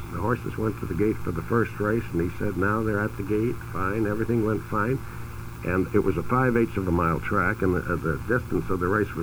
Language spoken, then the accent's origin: English; Seattle, Washington, United States; Long Acres in Seattle, my hometown